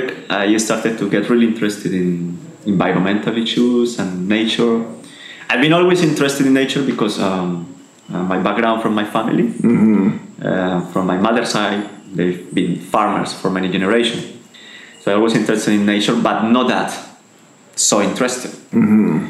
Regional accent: Yopal, Casanare, Colombia; English is a second language; sometimes when people ask you, where are you from? And you say Yopal, some foreigners think that you are from Japan.

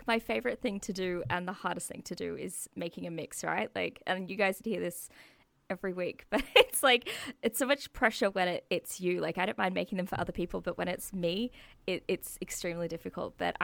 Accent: Australia; And I'm from Australia.

